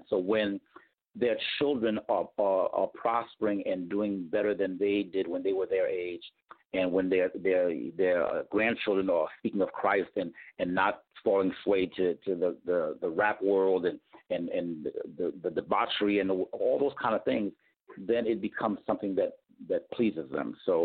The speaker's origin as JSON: {"language": "English", "town": "Port-au-Prince", "region": "Ouest", "country": "Haiti", "lives_now": "United States", "said": "I'm from Port Prince, Haiti, and everybody is a quote unquote supposed to be Christian, even though we practice voodoo and everything else that we did."}